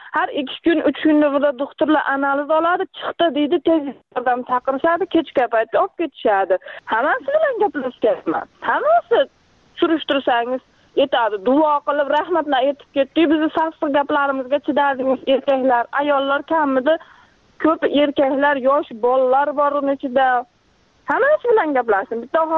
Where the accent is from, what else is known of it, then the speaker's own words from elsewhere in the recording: Rishton, Fergana Region, Uzbekistan; born there; now in Nurafshon, Uzbekistan; Farg'ona viloyati, Rishton tumanida tug'ilganman. 2 farzandim bor. Hozir Nurafshonda kvartira turibman onam bilan.